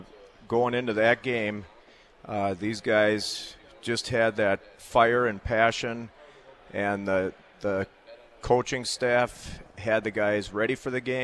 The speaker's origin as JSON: {"language": "English", "town": "Hartford", "country": "United States", "tie": "born or raised there", "said": "And I grew up in Hartford"}